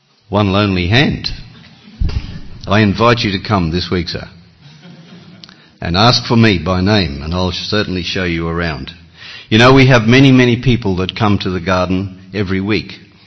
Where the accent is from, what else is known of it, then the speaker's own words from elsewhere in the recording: Australia; accent: Australian; now that this funny accent is Australian.